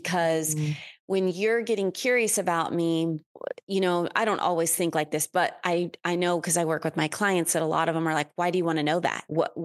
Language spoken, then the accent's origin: English; Texas, United States; growing up in Texas, you hear this statement, pray for Mandy, da da da da da da, bless her heart.